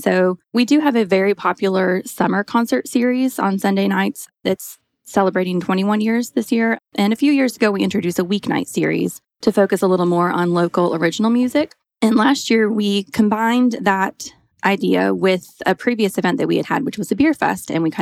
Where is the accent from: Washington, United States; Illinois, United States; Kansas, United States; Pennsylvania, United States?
Illinois, United States; now in Atlanta, United States; Well, I am originally from Illinois, not Chicago. I have been in Atlanta for 12 years now